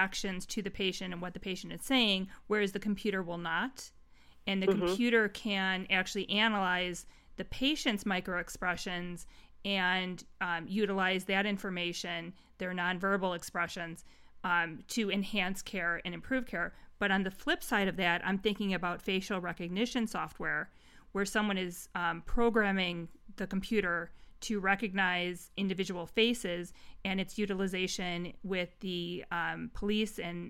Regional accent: Chicago, Illinois, United States; because we're from Chicago

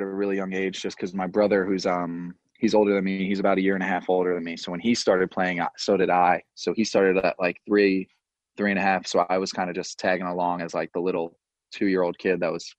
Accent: Long Island, New York, United States; I think growing up in Long Island playing soccer, it's not everyone I think in Long Island kind of does play soccer at some point in their life.

